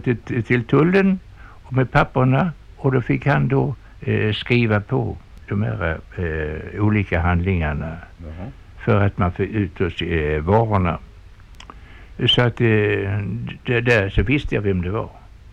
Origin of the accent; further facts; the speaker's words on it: Landskrona, Skåne, Sweden; och så sa jag det att jag är från Landskrona